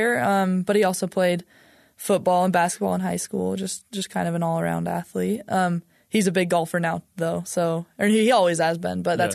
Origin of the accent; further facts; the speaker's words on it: Utah, United States; And I'm from Utah. Lived here my whole life, and I kind of knew that I wanted to stay in Utah.